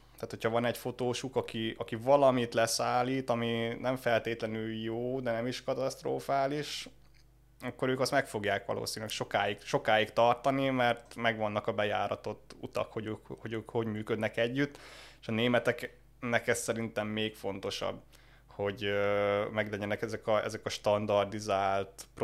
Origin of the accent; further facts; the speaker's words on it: Hungary; moved away as an adult; nem is az, hogy magyar vagyok, hanem az, hogy nem ott nőttem fel, tudod. Tehát én 6 éve szinte egy nagyon minimális nyelvtudásot cseppentem oda